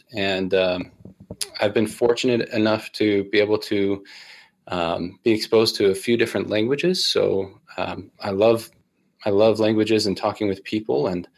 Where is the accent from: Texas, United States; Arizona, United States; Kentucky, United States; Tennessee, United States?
Arizona, United States; also born or lived in Ukraine / Utah / Southern California; I'm a transplant. I grew up in Arizona and lived for a couple of years in Ukraine, of all places.